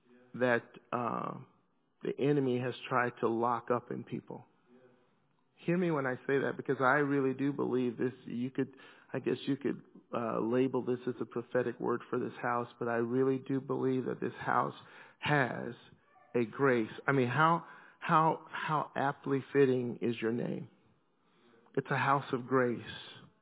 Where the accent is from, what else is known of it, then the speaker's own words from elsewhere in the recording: Alabama, United States; I'm from Alabama. I'm Southern born and Southern bred, as the group … would say.